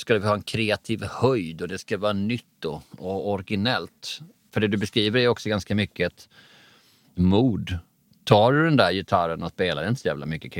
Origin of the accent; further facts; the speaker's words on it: Skåne, Sweden; jag är från Bjärhalvön, vi är självgoda som fan.